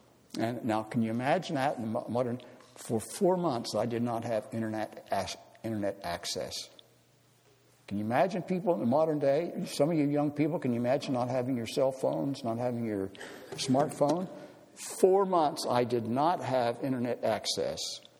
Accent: Papua New Guinea; also born or lived in United States; Well, I am Papua New Guinea and American, because I'm more Papua New Guinean than I'm American.

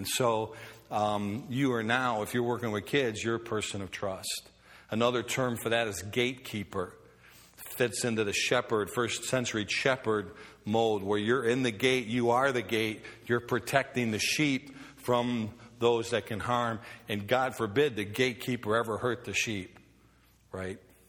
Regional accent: Chicago, Illinois, United States; I grew up in Chicago. The 60s, our rule was if I didn't come home at night, by the time it was dark, I didn't eat

